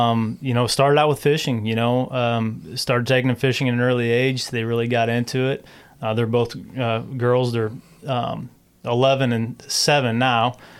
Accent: Illinois, United States; I grew up hunting and fishing, and I grew up on the Illinois River, actually right here in this community.

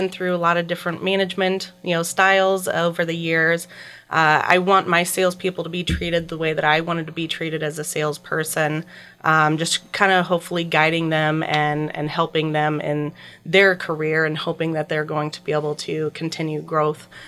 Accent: Godfrey, Illinois, United States; I grew up in Godfrey. Went to Alton schools and graduated from Alton High School 2004.

